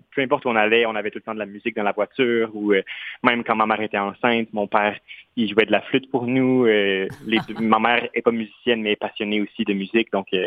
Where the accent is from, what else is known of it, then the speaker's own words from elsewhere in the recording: Quebec City, Quebec, Canada; Je viens de la ville de Québec